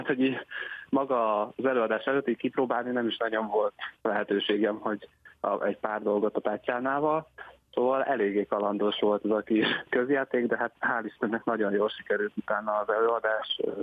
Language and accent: Hungarian; Hungary; Tehát 3 orosz, egy olasz, olasz, egy kínai és egy én, mint magyar.